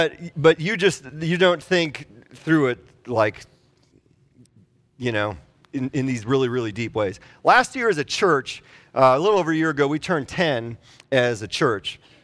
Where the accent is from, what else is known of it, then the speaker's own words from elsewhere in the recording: Wisconsin, United States; I am from Wisconsin. I have a lot of experience with snow.